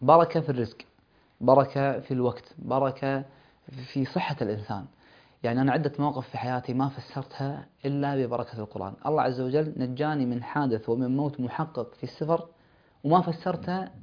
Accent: Kuwait

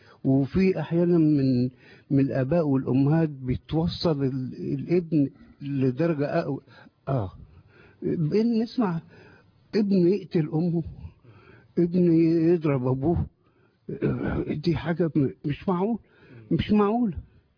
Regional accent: Suez, Suez Governorate, Egypt; قلت لا أرجع بلدي أصلا من السويس أرجع بلدي.

